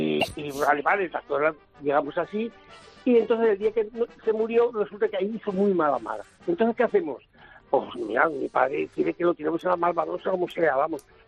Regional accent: Valencia, Valencian Community, Spain; yo soy de Valencia

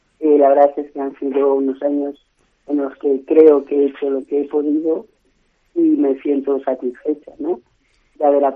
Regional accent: Madrid, Community of Madrid, Spain; born there; also born or lived in San Rafael; now in Segovia, Spain; Nací en Madrid. Y durante bastantes años estuve viviendo en San Rafael, un pueblo de Segovia. Luego ya me vine a Segovia y llevo aquí pues unos 32 años, camino de 33.

